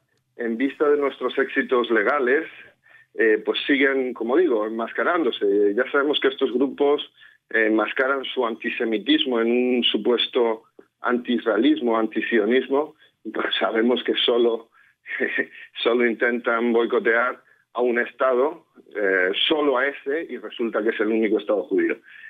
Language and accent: Spanish; Spain; la vergüenza que nos da como ciudadanos españoles